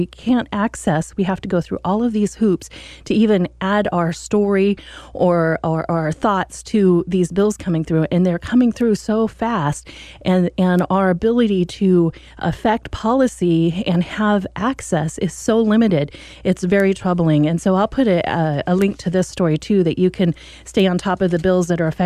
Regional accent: Ireland; with me being Irish, I love that day

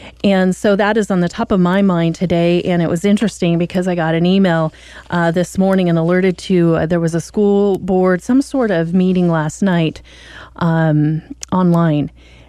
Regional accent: Oregon, United States; I was so looking forward to celebrating St. Paddy's Day in Oregon, my hometown, all of that.

